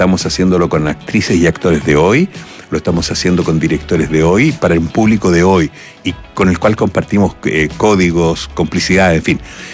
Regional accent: Los Ángeles, Biobío, Chile; Claro, yo soy nacido y criado en Los Ángeles.

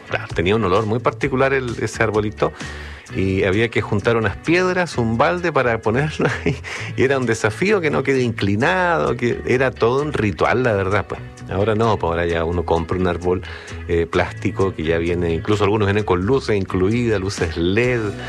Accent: Chile; Pero como buenos chilenos aprendimos a cosechar antes de la fecha

